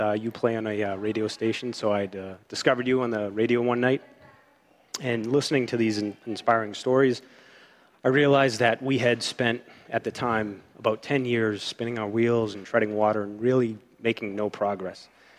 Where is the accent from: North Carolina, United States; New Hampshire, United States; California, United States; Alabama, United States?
New Hampshire, United States; Exeter; We're from Exeter, New Hampshire, which is just outside of Portsmouth.